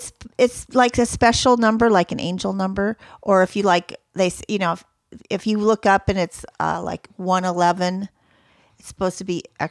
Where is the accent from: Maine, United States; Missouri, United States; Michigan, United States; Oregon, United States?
Oregon, United States; also born or lived in Vermont; I'm from Oregon originally.